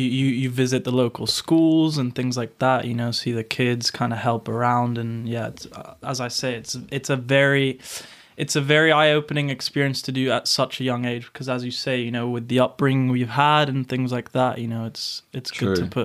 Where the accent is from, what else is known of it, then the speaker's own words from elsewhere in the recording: France; I attended Soto Grande School here with Matt, born and raised in France.